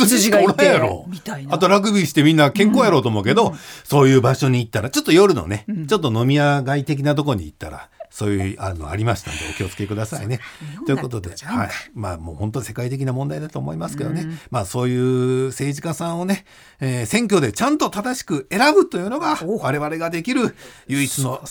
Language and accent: Japanese; Kyushu, Japan; 地元九州にいた頃に馴染みのあった壁チョロですが、なんと上京してからは誰にも通じません